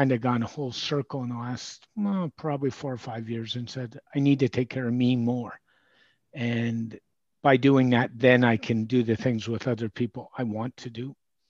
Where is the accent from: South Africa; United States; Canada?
Canada; And being a Canadian, add 30% to that.